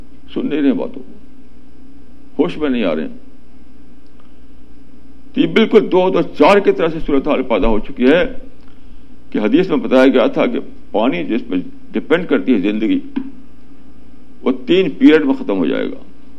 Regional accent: India; born there; ہم لوگ جو انڈیا میں پیدا کیا اللہ تعالیٰ نے, میں سمجھتا ہوں کہ ہمارے بڑی بلیسنگ ہے اللہ تعالیٰ کی.

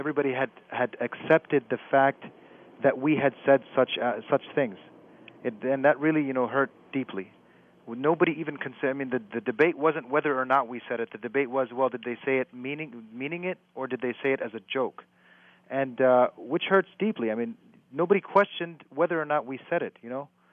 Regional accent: United States; it hurts a lot because we are American.

